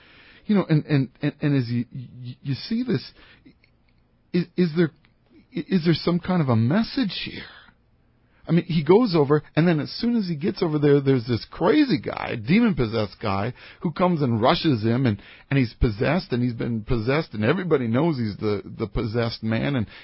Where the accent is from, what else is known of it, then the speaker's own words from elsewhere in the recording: Wisconsin, United States; Like, I grew up in Wisconsin at Lake Michigan. I can't see the other side of Michigan.